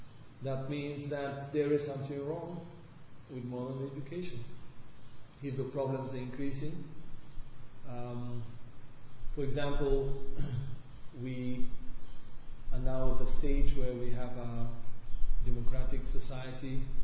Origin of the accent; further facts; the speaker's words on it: Bulgaria; English is a second language; In the past, I observed in my own country, I come from Europe, from Bulgaria, very humble, simple country, people are very poor there.